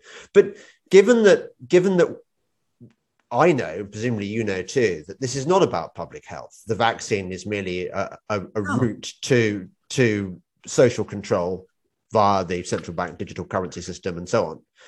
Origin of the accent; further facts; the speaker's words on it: England, United Kingdom; I, as an Englishman, have spent my whole life watching movies, reading books, which celebrate New York